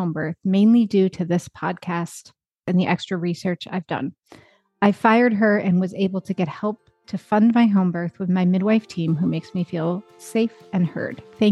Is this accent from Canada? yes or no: yes; Canada; I grew up in Canada